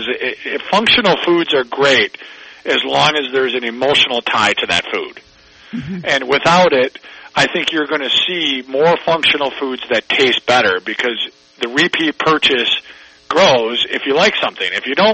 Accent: Wisconsin, United States; I'm from Wisconsin, so I know a thing or two about cheese.

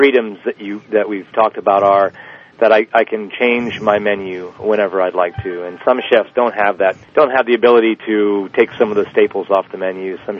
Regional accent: Massachusetts, United States; also born or lived in Atlanta; now in Charleston, United States; I'm from Massachusetts originally. I moved to the South, basically to Atlanta in 1993, and then to Charleston in 1998, where I've been for the last 10 years.

